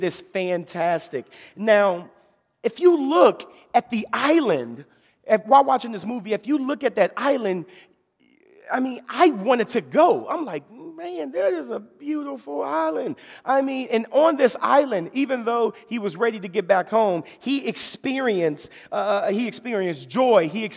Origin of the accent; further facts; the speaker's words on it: Memphis, Tennessee, United States; I'm from the 901. I'm from Memphis, Tennessee.